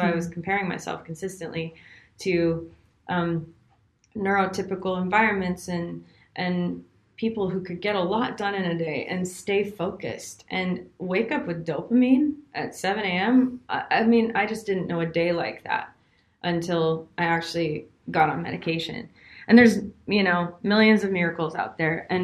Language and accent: English; Canada; growing up in Canada too, worship leading, quote unquote, isn't a career path for anybody.